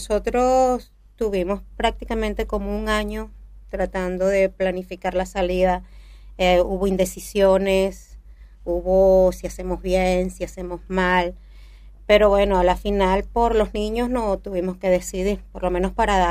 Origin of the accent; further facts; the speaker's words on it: Venezuela; moved away; Como todos venezolanos, todos los que hemos estado acá, todos los que nos vemos en esto, saben que no es fácil.